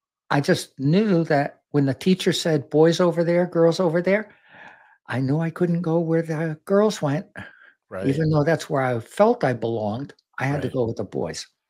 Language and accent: English; Fishkill, New York, United States; And I grew up in Fishkill, New York, about 40 miles north of New York City.